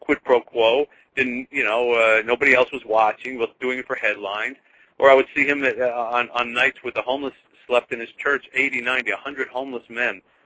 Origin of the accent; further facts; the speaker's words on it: New Jersey, United States; I went back to the small hometown where I grew up in New Jersey and gave a little talk there